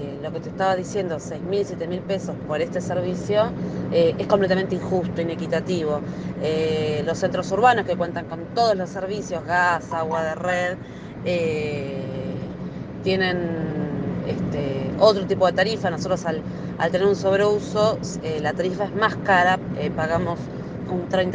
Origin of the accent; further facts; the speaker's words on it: Parque Sicardi, Buenos Aires, Argentina; los cortes en Parque Sicardi, que es de donde soy yo, se hacen cada vez más seguido.